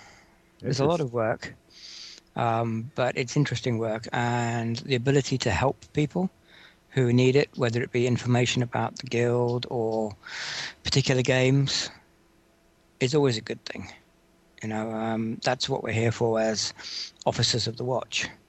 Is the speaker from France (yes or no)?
no; Jersey; No, which is not New Jersey. It's the Jersey that New Jersey was named after.